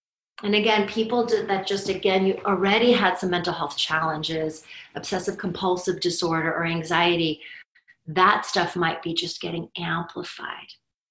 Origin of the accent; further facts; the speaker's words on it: Lebanon; So like, I come from Lebanon. I come from a family that fled war.